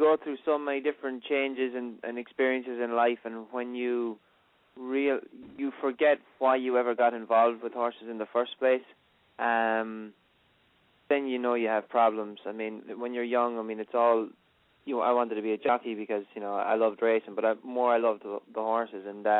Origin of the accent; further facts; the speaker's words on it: Ireland; moved away; when I was young growing up in Ireland, I definitely didn't have a clue of what way things might have worked over here.